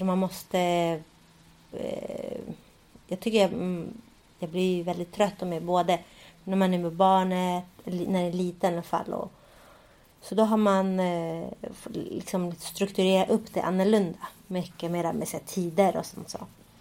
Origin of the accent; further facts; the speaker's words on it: Sweden; Jag är ju uppväxt i Sverige liksom.